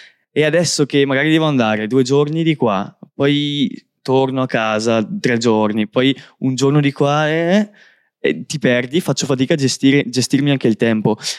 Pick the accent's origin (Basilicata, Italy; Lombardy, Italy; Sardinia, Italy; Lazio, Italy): Lombardy, Italy; Bergamo; Allora, io sono di Bergamo.